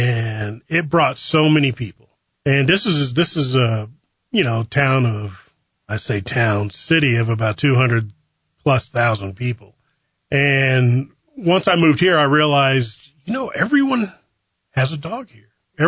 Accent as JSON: {"language": "English", "town": "Dallas", "region": "Texas", "country": "United States", "said": "Well, I'm from North Dallas"}